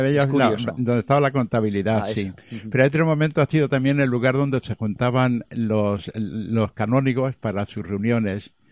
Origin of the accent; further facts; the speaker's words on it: Castillo de Bayuela, Castilla-La Mancha, Spain; yo que además soy de Castillo de Valvera